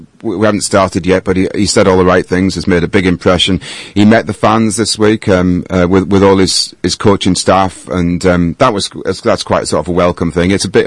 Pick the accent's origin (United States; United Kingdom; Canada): United Kingdom; North East England; born there; It was Yorkshire when I was born here, and Alex the same.